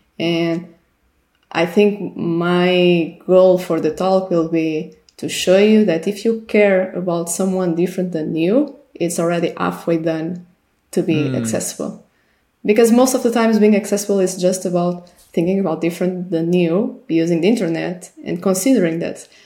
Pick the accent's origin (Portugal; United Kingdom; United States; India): Portugal; I'm from Portugal